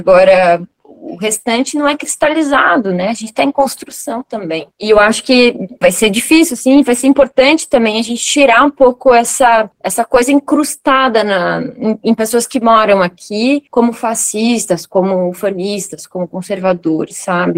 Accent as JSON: {"language": "Portuguese", "town": "Concórdia", "region": "Santa Catarina", "country": "Brazil", "tie": "born there", "said": "Eu nasci em Concórdia."}